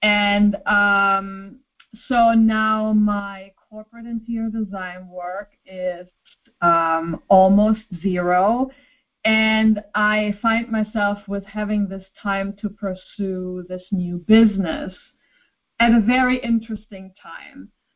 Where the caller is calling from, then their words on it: Nyack, New York, United States; I am calling from Nyack, New York.